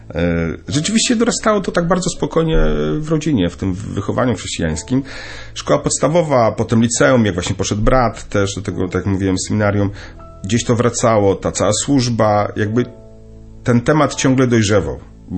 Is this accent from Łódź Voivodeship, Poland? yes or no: no; Gdańsk, Pomeranian Voivodeship, Poland; No, ja pochodzę z Gdańska.